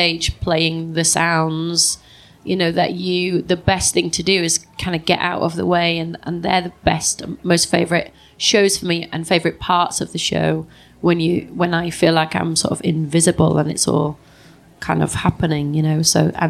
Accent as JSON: {"language": "English", "town": "Leeds", "region": "Yorkshire and the Humber", "country": "United Kingdom", "said": "I'm from Leeds, so it's like, wow, I'm in London"}